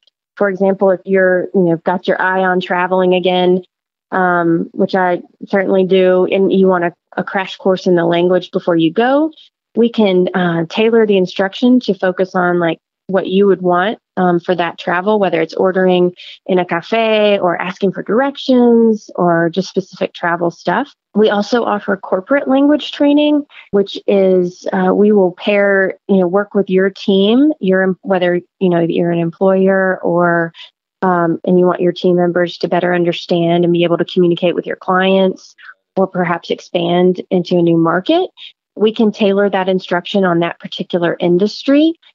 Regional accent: Chattanooga, Tennessee, United States; touched by the power of language and culture and wanted to offer that similar experience to people in my hometown.

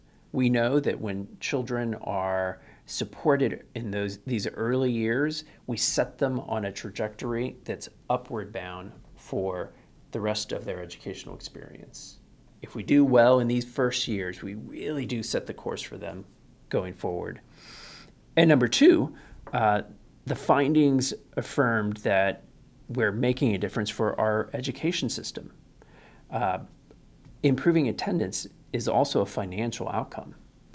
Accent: San Antonio, Texas, United States; I focused on education policy because I'm from San Antonio, where we care about our children.

